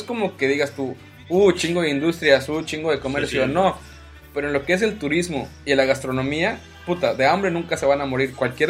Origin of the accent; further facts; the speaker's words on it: Ciudad Valles, San Luis Potosí, Mexico; donde yo crecí, en Ciudad Valles, y es un lugar que realmente muchas personas tienen carencias.